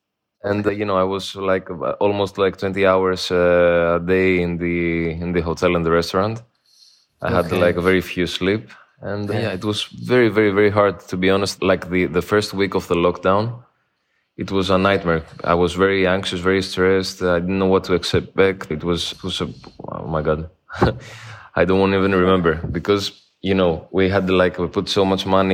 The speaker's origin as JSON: {"language": "English", "country": "Greece", "also_born_or_lived": "London", "second_language": "English", "said": "because it's easier. I'm from Greece, and I have studied architecture in London. And at the moment, I live in Greece, and I work in Greece. Right now, I'm in my apartment in Athens."}